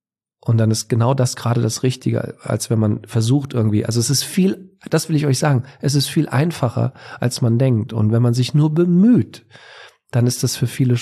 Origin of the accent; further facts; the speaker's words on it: Bavaria, Germany; Ich komme ja aus Bayern.